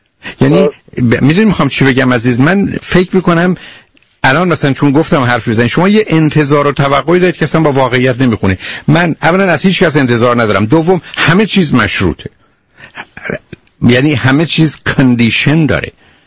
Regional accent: Iran; برخی از ما ایرانی ها مثلا در خارج از ایران هستیم

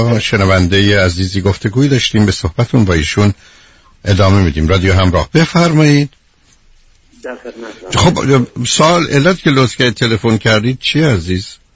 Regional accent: Iran; منم که ایرانی هستیم

